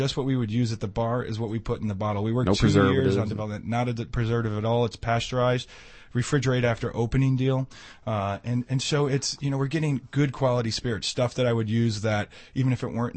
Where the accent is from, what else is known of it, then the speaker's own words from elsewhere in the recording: Chicago, Illinois, United States; So I've been running beverage programs, and I'm born and raised in Chicago